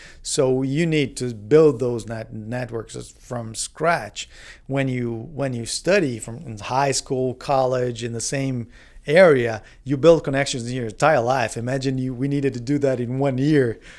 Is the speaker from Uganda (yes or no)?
no; Brazil; moved away as an adult; now in United States; We came from Brazil, our connections were zero.